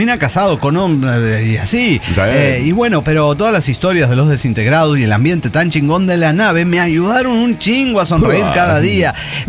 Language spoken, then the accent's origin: Spanish; Lima, Peru; de Lima, Perú